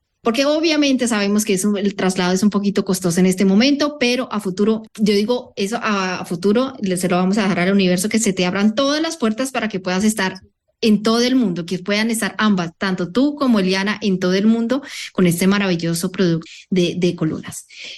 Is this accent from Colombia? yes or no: yes; Colombia; Yo me siento muy orgullosa como colombiana.